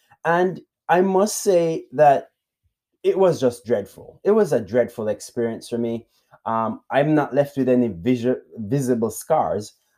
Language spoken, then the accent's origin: English; Jamaica; And again, I'm from Jamaica, so it was a different time, different culture.